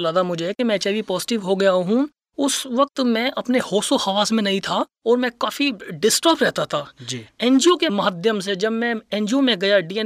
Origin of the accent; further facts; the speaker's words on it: Delhi, India; हम दिल्ली के रहने वाले हैं